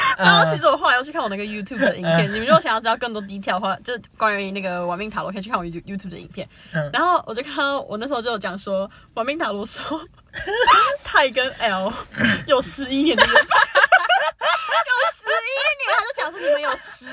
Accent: Taichung, Taiwan; 因为反正我是台中人

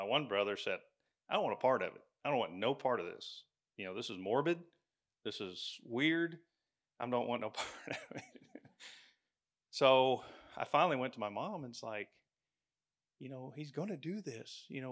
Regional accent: Mexico, Missouri, United States; We went back to my hometown, Mexico. I know I look Mexican. I was actually born in Mexico, Missouri.

